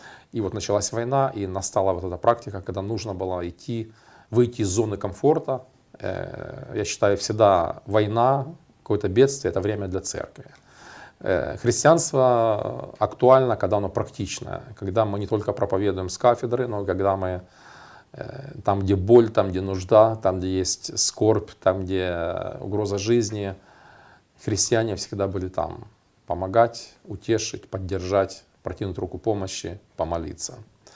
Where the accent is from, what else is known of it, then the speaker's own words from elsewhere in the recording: Dnipro, Dnipropetrovsk Oblast, Ukraine; Я из города Днепр, из церкви Відродження, Возрождения ЕХБ.